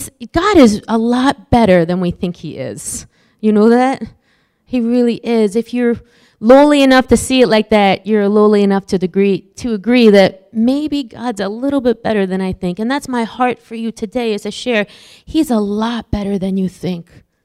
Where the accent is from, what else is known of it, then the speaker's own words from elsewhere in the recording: East Meadow, New York, United States; also born or lived in Garden City; But I was raised here on Long Island in East Meadow and then Garden City.